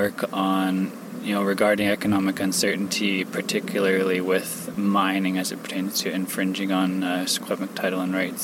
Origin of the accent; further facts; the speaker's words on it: Kitimat, British Columbia, Canada; also born or lived in Vancouver; from Tsleil-Waututh, or Bonaparte Indian Band. … I was born and raised actually in Kitimat, BC.